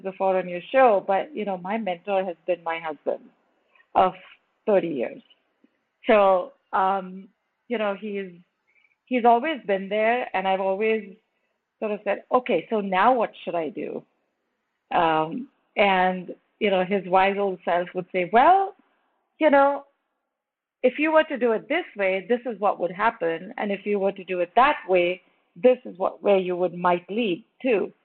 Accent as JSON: {"language": "English", "country": "India", "tie": "born or raised there", "said": "I went to a Montessori school. That was my first school when I was growing up in India."}